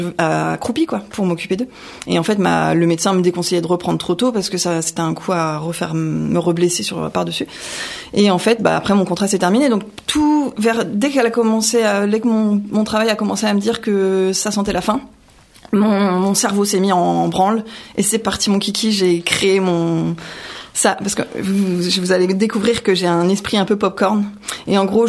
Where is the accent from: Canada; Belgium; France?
France; Ézanville, Île-de-France; now in Écouen, France; Non, j'ai grandi à Aizenville. Après, j'ai fait quelques communes autour et puis je suis maintenant à Écouen depuis une petite dizaine d'années.